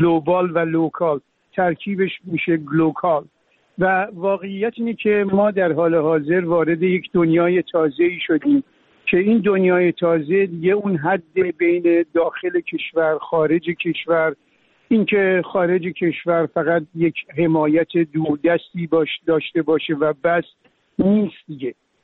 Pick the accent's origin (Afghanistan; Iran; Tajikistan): Iran; now in Berlin, Germany; من وظیفه خودم دونستم به عنوان یک ایرانی که به برلین بیام